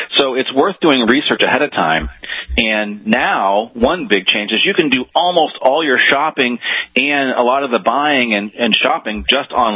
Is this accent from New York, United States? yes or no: no; California, United States; When I was a kid, we used to call them earthquake kits because I grew up in California.